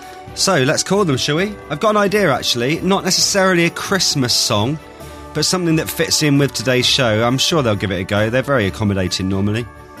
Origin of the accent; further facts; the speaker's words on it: United Kingdom; United Kingdom.